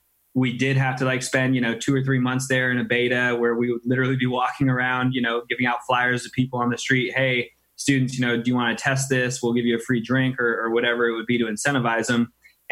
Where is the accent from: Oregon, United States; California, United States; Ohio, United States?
California, United States; Los Angeles; I am from Los Angeles originally. Went to school out here at USC and graduated in 2011 when I was drafted.